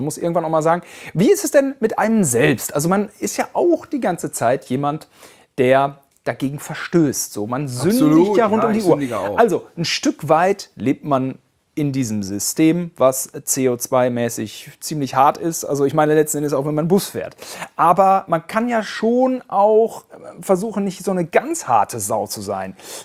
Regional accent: West Germany, Germany; Wir sind Westdeutsche.

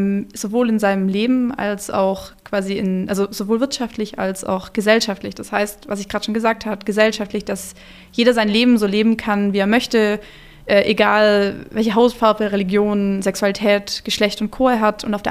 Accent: Schlier, Baden-Württemberg, Germany; also born or lived in Ravensburg; ich bin geboren in Ravensburg und in Schlier aufgewachsen.

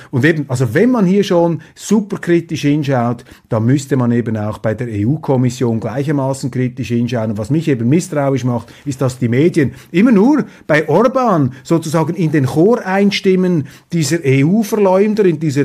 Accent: Switzerland; Da sage ich als Schweizer, als Demokratie-Sachverständiger und unbedingter Demokratiebefürworter

